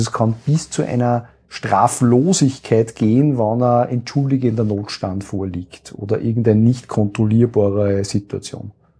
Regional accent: Austria; bei uns in Österreich

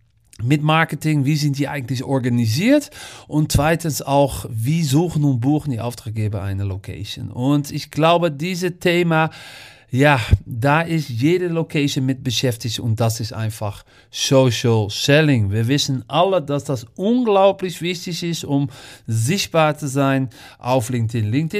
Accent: Netherlands; German is a second language; in Deutschland, Holland, wo ich herkomme und auch Belgien.

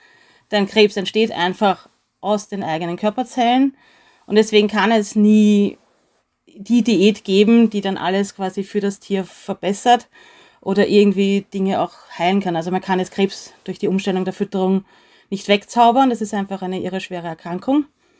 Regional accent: Austria; Man hört, ich komme aus Österreich, ich wohne in Wien

